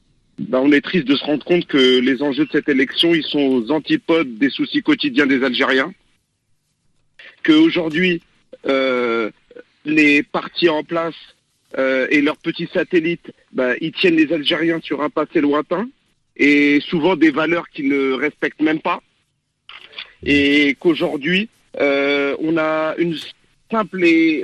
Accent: France; born there; moi, je suis à Paris, je suis ce qu'on appelle chez les jeunes binationaux. Je suis né en France, mais d'origine algérienne.

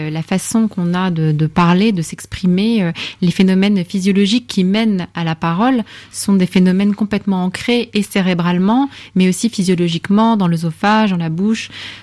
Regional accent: France; je suis française, j'apprends l'arabe

